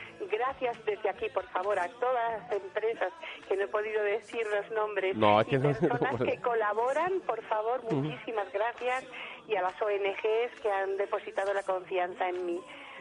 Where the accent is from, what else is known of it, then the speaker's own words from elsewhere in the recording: Madrid, Community of Madrid, Spain; now in Gran Canaria, Spain; como soy madrileña, yo para mí, Canarias, para mí, yo me siento identificada con cada isla. O sea, la verdad, aunque vivo aquí en Gran Canaria y estoy enamorada de ella